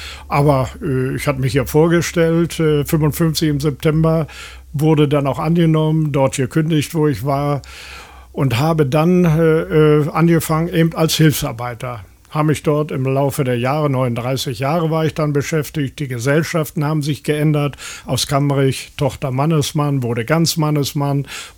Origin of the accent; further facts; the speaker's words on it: Berlin, Germany; also born or lived in Schneidemühl; Geboren bin ich in Schneidewil-Pommern und seit dem vierten Lebensjahr in Berlin, weil alle unsere Verwandten oder meine Verwandten, 8 Familien in Berlin wohnten und hatten Glück, es war West-Berlin.